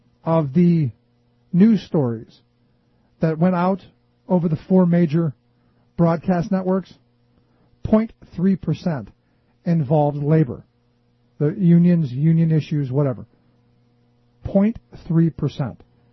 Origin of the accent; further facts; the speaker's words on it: Cleveland, Ohio, United States; And I think about my hometown. I think of Cleveland, Ohio.